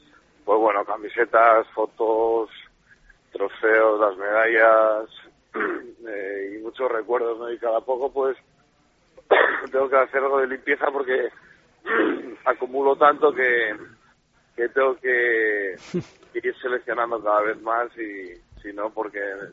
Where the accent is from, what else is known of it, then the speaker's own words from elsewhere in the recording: Spain; yo soy español